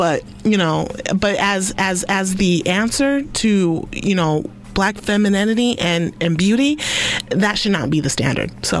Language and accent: English; Salt Lake City, Utah, United States; I'm from Salt Lake City, Utah. Originally, yeah. grew that's where I grew up